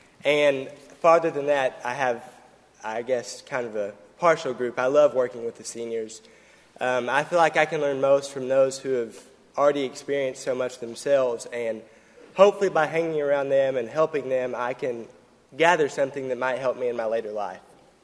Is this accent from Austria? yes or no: no; Shakota, Oklahoma, United States; I'm a senior in my hometown of Shakota, Oklahoma, and I'm also my local FFA chapter president and student body head.